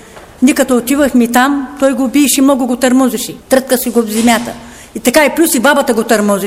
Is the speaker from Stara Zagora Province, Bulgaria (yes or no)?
no; Yagodovo, Plovdiv Province, Bulgaria; Ние сме от Ягодово.